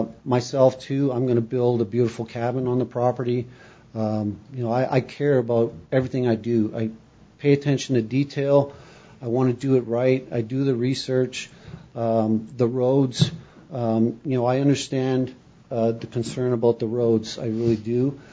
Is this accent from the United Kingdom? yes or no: no; Canada; now in United States; I'm from Canada. I live in the U.S.